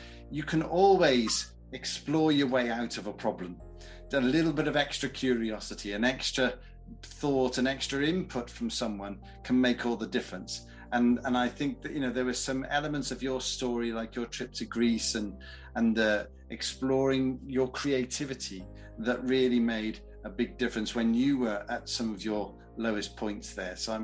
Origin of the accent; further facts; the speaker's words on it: Wales, United Kingdom; Whenever I go back to my hometown in Wales, it's indescribable.